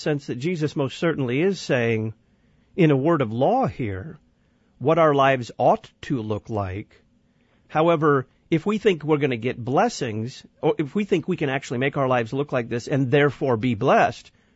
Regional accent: the South, United States; also born or lived in Midwest; When I was growing up, of course, I grew up in the South, gambling was illegal.

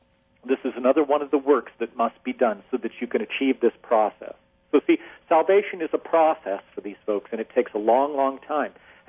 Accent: Glenrock, Wyoming, United States; See, I grew up in Wyoming, in Glen Rock, Wyoming, and there was a large community of Mormons there.

